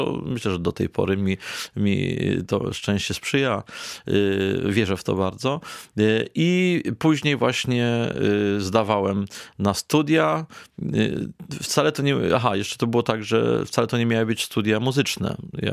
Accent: Tarnobrzeg, Subcarpathian Voivodeship, Poland; W miejscowości, w której się urodziłem, w Tarnobrzegu, otworzyli szkołę muzyczną. Akurat miałem wtedy lat 7.

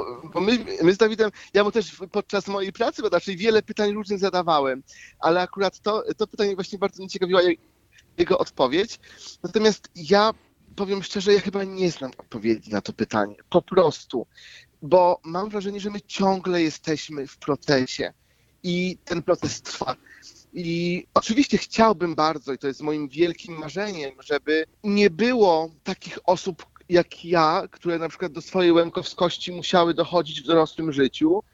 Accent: Lemko Region, Poland; now in Warsaw, Poland; ja sam jako młody Łemko mieszkam obecnie w Warszawie, natomiast jeżeli nie uda mi się na miesiąc, w ciągu miesiąca wrócić do rodziców na Łemkowinę

